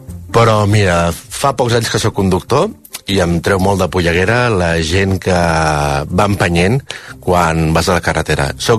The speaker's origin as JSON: {"language": "Catalan", "town": "Barcelona", "region": "Catalonia", "country": "Spain", "lives_now": "Iceland", "said": "tinc 43 anys, sóc de Barcelona, porto 12 anys treballant a RAC1 i ara estic treballant a Islàndia."}